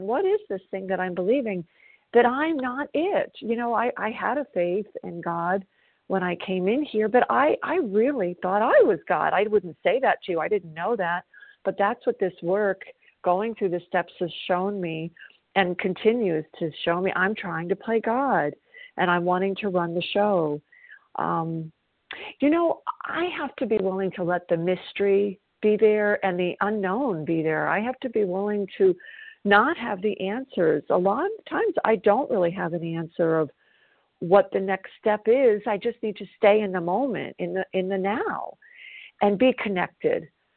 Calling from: South Carolina, United States; I'm calling from South Carolina

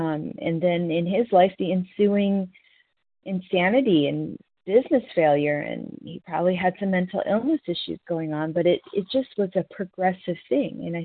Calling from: North Carolina, United States; from North Carolina

